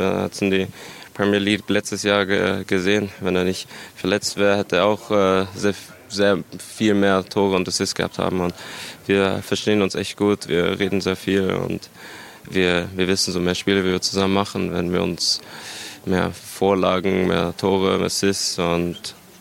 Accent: England, United Kingdom; Wir sind Engländer, wir kennen uns von Chelsea, wir sprechen viel Englisch zusammen

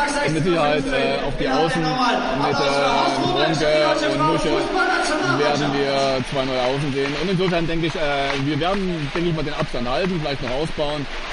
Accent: Leipzig, Saxony, Germany; Ich bin ja selbst gebürtiger Leipziger, habe hier das Handball 1x1 gelernt beim SC Leipzig und beim SC Mogono.

